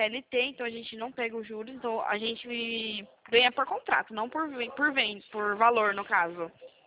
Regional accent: Rio Claro, São Paulo, Brazil; eu sou de Rio Claro.

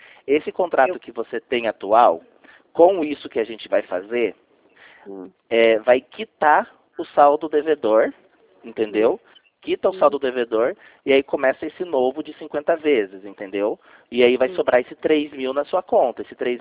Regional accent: Curitiba, Paraná, Brazil; Eu sou de Curitiba, mas eu atendo o município de Passira

